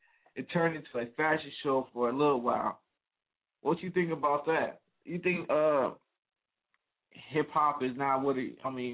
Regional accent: California, United States; I'm from the Northwest, you know what I'm saying? So, man, that's like, that's all was, I'm a Californian, so, you know, it's embedded in me.

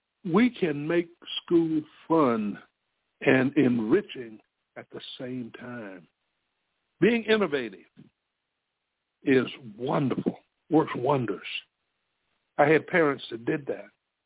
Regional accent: South Carolina, United States; born there; I was born in South Carolina. I didn't see myself traveling much outside of that state.

